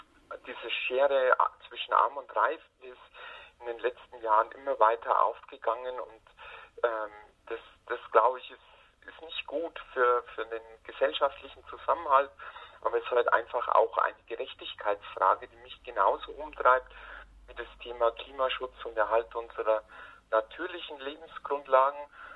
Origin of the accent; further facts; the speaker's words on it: Bavaria, Germany; Ich bin ja im Bayerischen Wald geboren und aufgewachsen und habe damals noch im Bayerischen Wald gelebt.